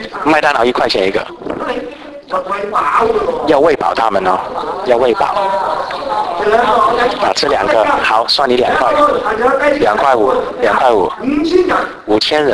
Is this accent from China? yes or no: no; Malaysia; also born or lived in Hong Kong; 我在马来西亚出生长大，去了香港念神学